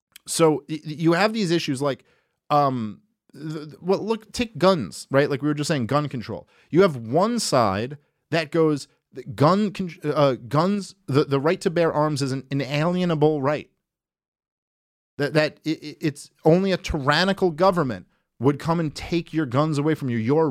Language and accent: English; New York City, New York, United States; I'm a kid from New York City